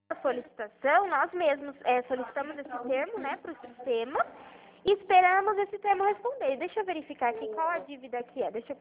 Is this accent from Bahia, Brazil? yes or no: no; São Paulo, Brazil; Sou de São Paulo.